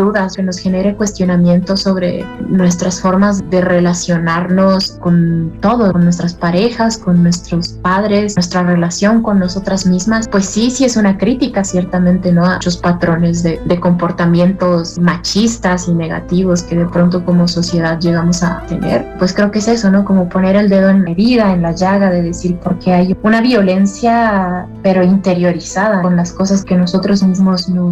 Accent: Chihuahua, Mexico; escritora, soy dramaturga y actriz y soy de Chihuahua, Chihuahua.

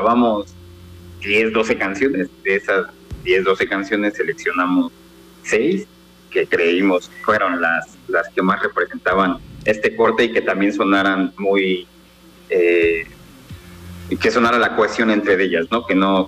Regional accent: Iztapalapa, Mexico City, Mexico; nosotros somos de Iztapalapa, entonces pues creo que este tipo de canciones es el alma y la fiesta de todo el oriente de la ciudad

